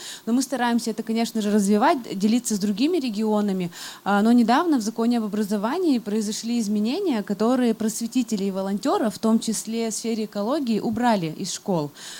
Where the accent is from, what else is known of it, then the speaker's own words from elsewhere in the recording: Udmurtia, Russia; я из Удмуртии и занимаюсь вопросами экоповестки в разных проектах в своем регионе.